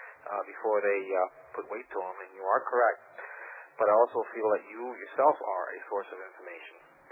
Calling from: Pennsylvania, United States; I'm a new listener. I've been listening for a little while. I'm calling from Pennsylvania.

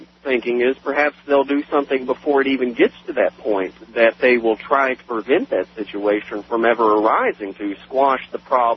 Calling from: Kentucky, United States; I'm calling from Kentucky.

